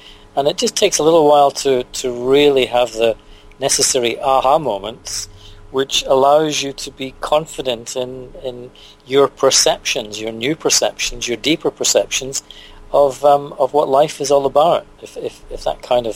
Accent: Scotland, United Kingdom; I was working in Sydney at the time. I'm originally from Scotland, but I was down there for a couple of years

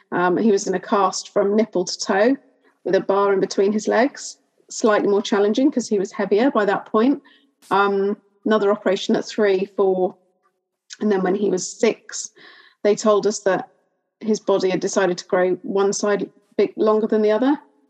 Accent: South East England, United Kingdom; born there; we moved from London back to the home counties where my husband and I were both born.

